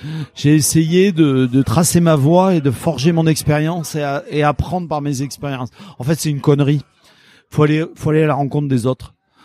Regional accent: La Réole, Nouvelle-Aquitaine, France; Alors, moi, je suis originaire de La Réole, donc ça m'a particulièrement marqué.

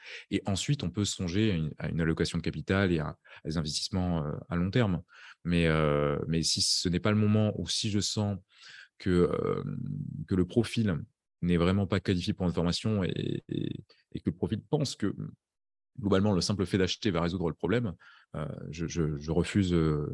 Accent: France; Je pense aux Français, je suis français à la base

